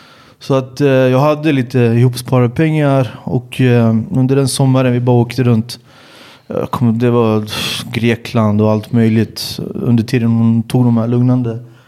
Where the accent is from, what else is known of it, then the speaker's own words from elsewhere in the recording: Sweden; För att jag är ju uppvuxen i Sverige, jag har ju en svensk akademisk bakgrund, jag tänker som en svensk.